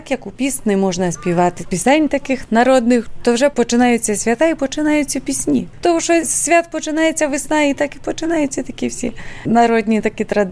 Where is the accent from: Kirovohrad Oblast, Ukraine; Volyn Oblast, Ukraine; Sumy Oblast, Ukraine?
Volyn Oblast, Ukraine; Я почну з того, що я з Волині. То не так далеко. Звичаї в нас подібні, і в нас таке пов'язані, навіть мова в старших людей. Є такі діалекти, які тут вживаються і вживалися і в нас, в старого покоління